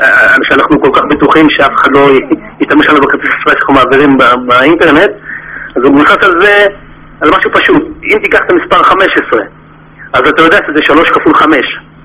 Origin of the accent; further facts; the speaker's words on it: Kiryat Ata, Haifa District, Israel; אני במקור מקריית אתא, והייתי תלמיד טוב במתמטיקה